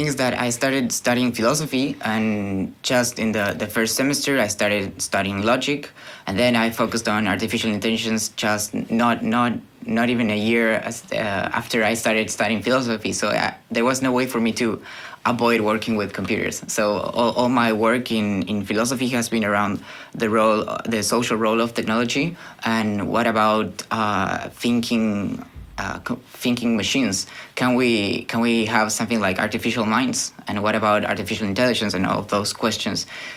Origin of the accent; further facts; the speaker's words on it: Bariloche, Río Negro, Argentina; English is a second language; now in Buenos Aires, Argentina; I'm from Argentina as well. We are both from Bariloche, but we've been living in Buenos Aires for 7 years in my case